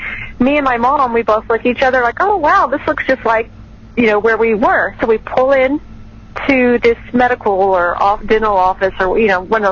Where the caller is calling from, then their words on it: Oregon, United States; I'm calling from Oregon.